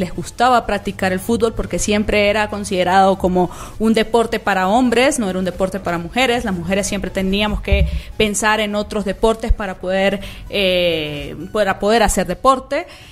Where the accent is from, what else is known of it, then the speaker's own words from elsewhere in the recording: Venezuela; Yo soy venezolana, ya un poquito el acento podrán escucharlo, y yo crecí en una región donde que es muy futbolera